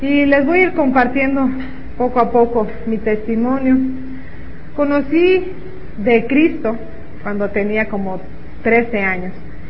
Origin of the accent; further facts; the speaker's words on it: Mexico City, Mexico; born there; also born or lived in Irapuato; desde primero de secundaria, cuando fui a vivir a Irapuato. Yo nací en la Ciudad de México y fuimos a vivir a Irapuato